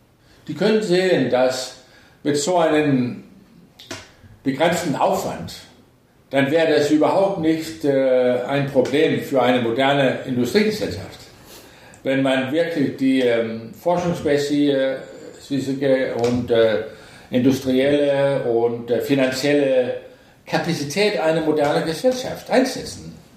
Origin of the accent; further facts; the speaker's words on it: Denmark; German is a second language; Ich komme aus Dänemark.